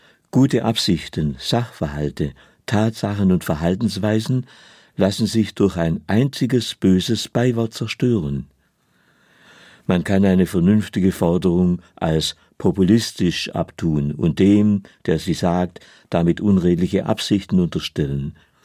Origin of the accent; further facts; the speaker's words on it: Baden-Württemberg, Germany; Und damit meine ich als Schwabe nicht in erster Linie den Mostkopf